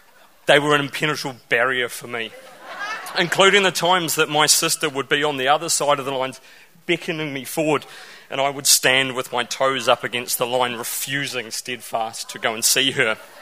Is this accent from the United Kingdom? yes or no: no; New Zealand; accent: Kiwi; My thick Kiwi accent, you know, really echoing through the valley.